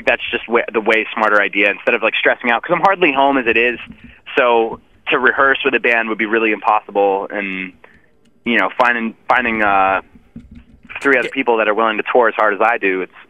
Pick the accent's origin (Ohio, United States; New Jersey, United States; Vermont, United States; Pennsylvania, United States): New Jersey, United States; we grew up in New Jersey together.